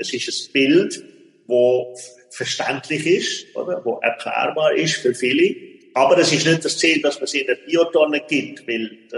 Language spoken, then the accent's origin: German; Switzerland; wo wir alle als Kind, als Schweizer Kind, quasi einfach ja, im Kopf haben